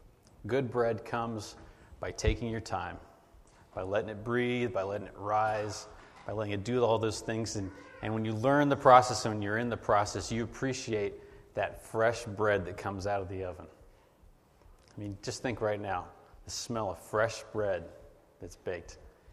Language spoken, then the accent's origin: English; California, United States; I come from the San Francisco Bay Area